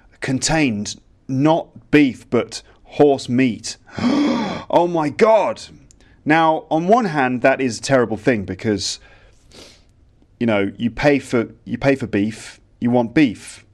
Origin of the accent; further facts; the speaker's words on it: England, United Kingdom; also born or lived in Liverpool; Let me tell you, I'm from England. We're not known for our food.